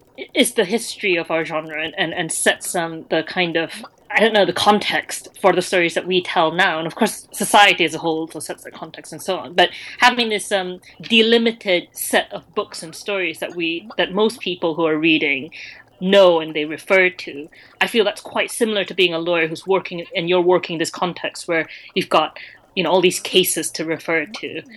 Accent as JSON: {"language": "English", "country": "Malaysia", "said": "But being Malaysian, I'm basically obsessed with food"}